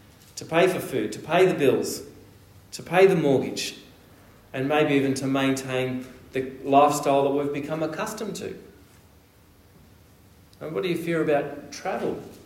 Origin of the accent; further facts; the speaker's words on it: Australia; Now, as an Australian, this is a very important part of our culture, isn't it?